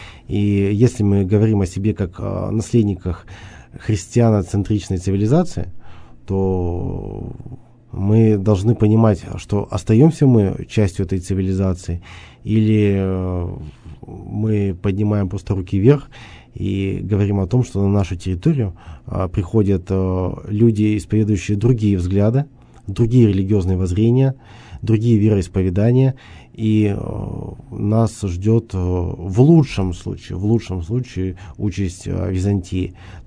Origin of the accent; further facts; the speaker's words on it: Yekaterinburg, Sverdlovsk Oblast, Russia; как гость из Екатеринбурга